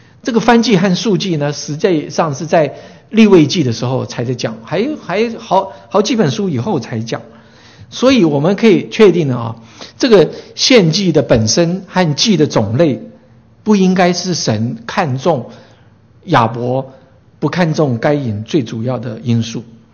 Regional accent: Taiwan; 我们从小在台湾长大

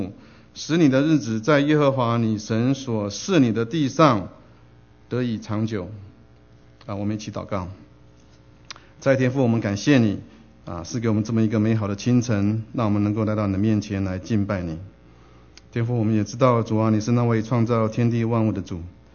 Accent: China; 我们身为中国人哈，我们想我们在这样的一个教育当中、体系当中，我们都能够有深切的理解哈

